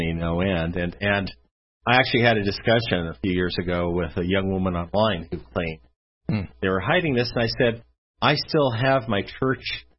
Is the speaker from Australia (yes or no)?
no; La Mesa, California, United States; back when I was a teenager, there was actually a branch of the Reorganized Church there in my hometown, La Mesa, California